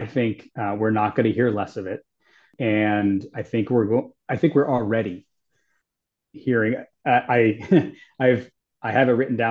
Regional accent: New Jersey, United States; I'm so glad that I'm from New Jersey and I'm hardcore Washingtonian, right?

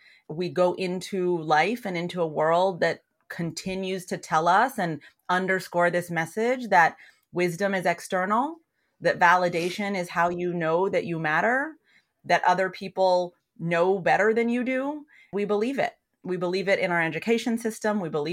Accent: Rocky Mountains, United States; And so for me, I grew up in the Rocky Mountains, which is such an insane gift because it is a very magical place.

